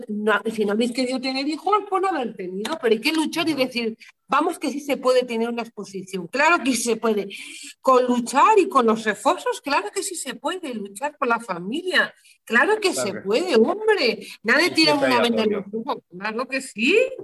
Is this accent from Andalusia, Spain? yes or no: no; Cuzcurrita de Río Tirón, La Rioja, Spain; Pues las favoritas son las viñas de mi pueblo, que yo dibujo, que me gustan las viñas de mi pueblo.